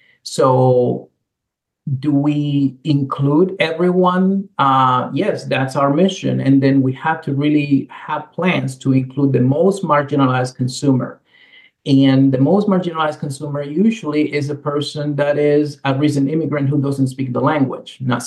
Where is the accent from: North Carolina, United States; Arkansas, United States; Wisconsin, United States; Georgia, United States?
Wisconsin, United States; Janesville; I'm from Janesville, Wisconsin, but I, you know, my parents are from Panama.